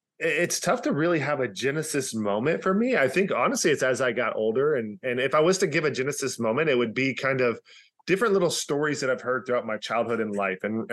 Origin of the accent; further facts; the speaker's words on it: Texas, United States; I grew up in Texas, obviously. I didn't get too many times to go see the ocean.